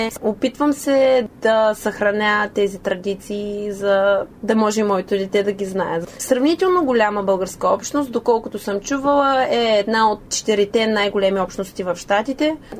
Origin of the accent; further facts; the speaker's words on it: Sliven, Sliven Province, Bulgaria; now in United States; Родена съм в Сливен, отраснала съм тук, но 2002 година моето семейство замина за щатите с зелена карта и вече съм се установила там.